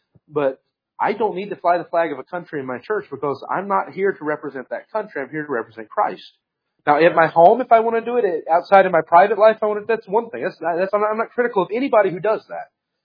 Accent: United States; half the time I forget that I'm American.

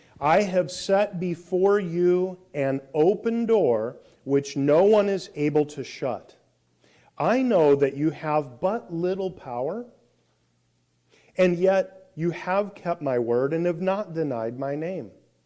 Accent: Iowa, United States; I grew up in Iowa, and we had a tri-level house

